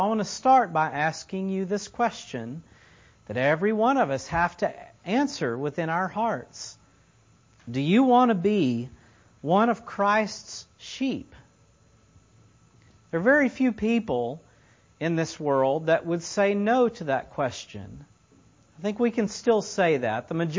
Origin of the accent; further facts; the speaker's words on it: Tulsa, Oklahoma, United States; We're all from Tulsa, Oklahoma.